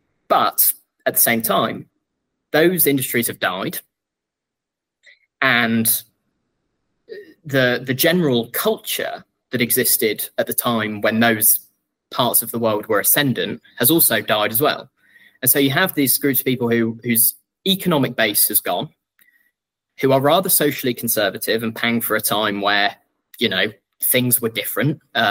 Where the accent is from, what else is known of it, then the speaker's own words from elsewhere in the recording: West Midlands, United Kingdom; I mean, I grew up in the West Midlands.